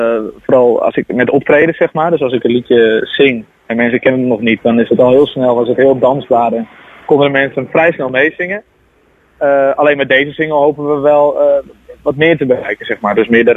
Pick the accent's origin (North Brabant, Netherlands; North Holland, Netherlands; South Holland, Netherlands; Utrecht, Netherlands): North Holland, Netherlands; Diemen; Ik ben 21 jaar oud. Ik kom uit Diemen.